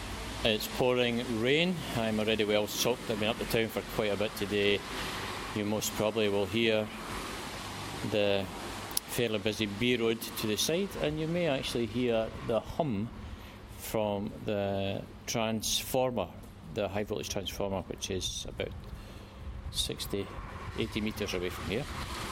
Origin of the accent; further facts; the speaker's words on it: Bathgate, Scotland, United Kingdom; when I started working as an electrical engineer in British Leyland Truck and Tractor Division here in my hometown of Bathgate.